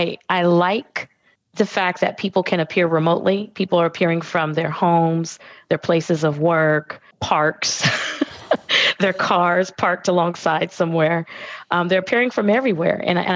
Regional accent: Hayward, California, United States; I'm from right here. Actually, I was born in Hayward, Kaiser Hospital in Hayward. So I am a Bay Area woman through and through.

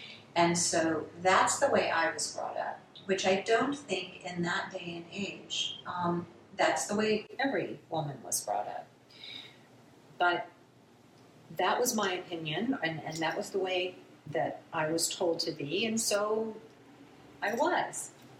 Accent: Texas, United States; So I was brought up in Texas

